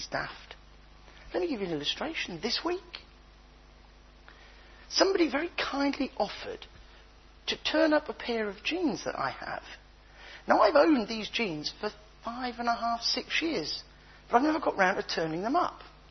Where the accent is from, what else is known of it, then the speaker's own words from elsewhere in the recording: United Kingdom; Back to being British again. Every other language, they'd say good morning, but because we're not sure if we should or not, we sort of go